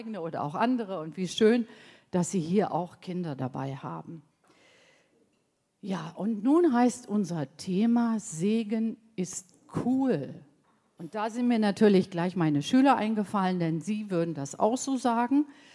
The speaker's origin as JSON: {"language": "German", "town": "Bad Oeynhausen", "region": "North Rhine-Westphalia", "country": "Germany", "said": "Ich stamme aus Westfalen, aus Bad Oeynhausen."}